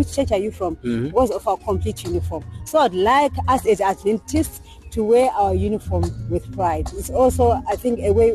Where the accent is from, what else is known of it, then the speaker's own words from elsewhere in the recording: Zimbabwe; I'm from Zimbabwe. I'm a Pathfinder from Zimbabwe. I'm a master guide from Zimbabwe.